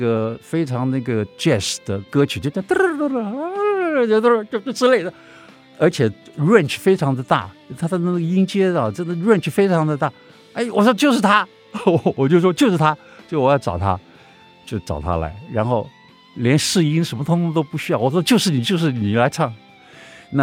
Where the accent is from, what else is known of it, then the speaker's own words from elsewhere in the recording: Taiwan; 我还是4岁的时候，我们家住在那个本省人的租的本省人的那个三合院，那要搬家了